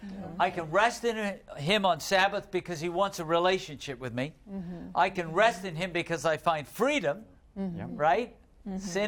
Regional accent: United Kingdom; I know I'm British

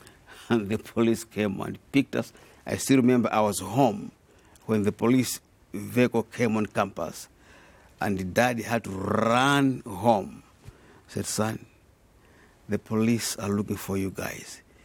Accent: Malawi; That's where I was born. My father was a teacher, but eventually became a pastor. My mother was a teacher. I grew up in Malawi, primary school and secondary school. Then I went to Solusi for my theology. Then later on, came to Andrews University.

